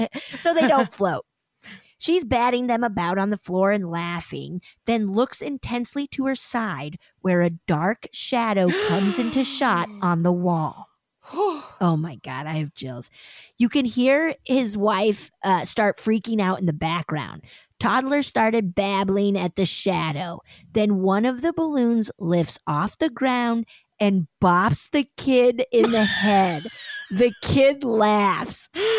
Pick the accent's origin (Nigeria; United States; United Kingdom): United Kingdom; But I'm extremely British and awkward and too polite